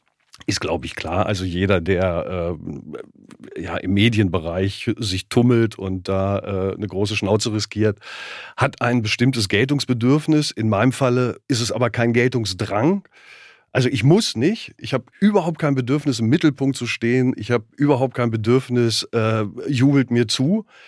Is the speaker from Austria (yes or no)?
no; Lower Saxony, Germany; ich bin als Made im Speck in Südniedersachsen aufgewachsen.